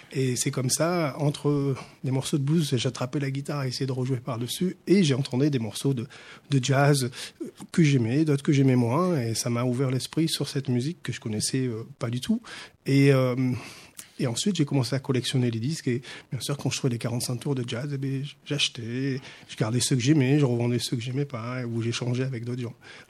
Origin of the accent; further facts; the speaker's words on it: Tulle, Nouvelle-Aquitaine, France; now in Limoges, France; je suis originaire de Tulle, oui. Et vers la fin des années 80 je suis venu étudier à Limoges, et en 88 je suis arrivé à Limoges